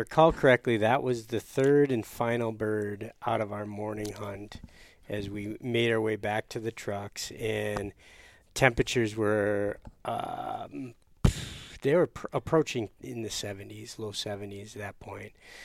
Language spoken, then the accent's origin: English; Michigan, United States; You are the biggest Lions fan I've ever met, and I grew up in Michigan.